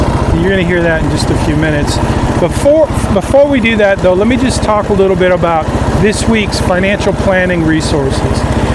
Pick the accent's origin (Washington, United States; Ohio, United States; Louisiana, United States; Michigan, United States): Michigan, United States; Lansing; I grew up in Lansing, Michigan, and one of my favorite things to do in Lansing when I'm there is to walk this trail